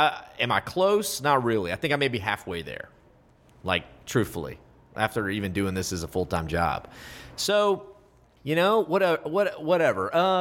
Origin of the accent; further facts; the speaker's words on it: Texas, United States; It would be pretty fun to do a spinoff in North Carolina, but I'm not from North Carolina. Do you think it would work? See, I've always said, like, one of the reasons it works, I'm a Texan talking about Texas.